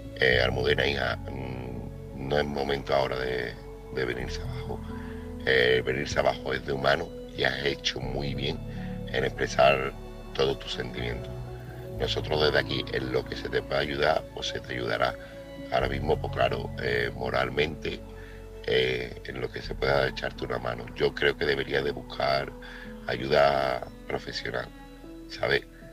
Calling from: Seville, Andalusia, Spain; corresponsal de Sevilla.

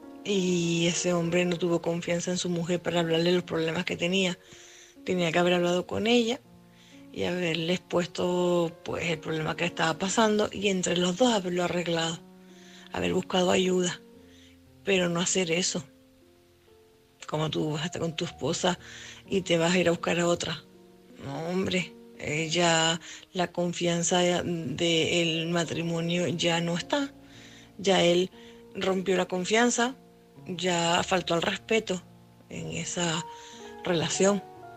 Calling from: Tenerife, Canary Islands, Spain; corresponsal de Tenerife.

